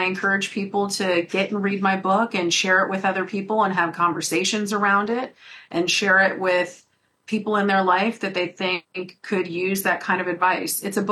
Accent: Berkeley, California, United States; grew up, my congressman was Ron Dellums growing up in Berkeley, California.

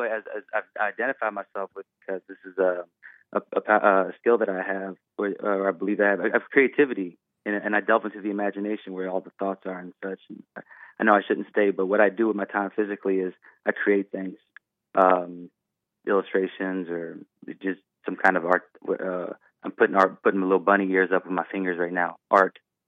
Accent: Prince George's County, Maryland, United States; now in Los Angeles, United States; I'm not even from California originally. I'm in Los Angeles right now. I actually grew up in Prince George's County over in Maryland, where that Maryland man's from.

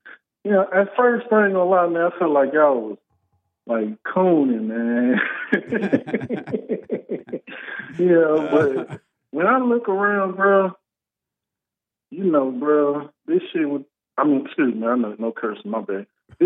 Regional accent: United States; growing up in America, particularly, you know, the ghettos in America

